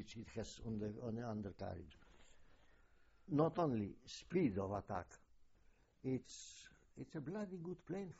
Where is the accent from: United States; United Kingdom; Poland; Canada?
Poland; eastern Poland; English is a second language; Remember, I'm from Eastern Poland, which doesn't exist anymore.